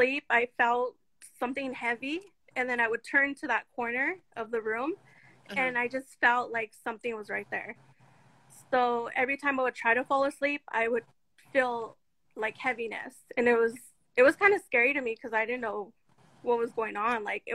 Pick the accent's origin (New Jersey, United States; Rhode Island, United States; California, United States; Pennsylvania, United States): California, United States; Ontario; I'm from Ontario, California.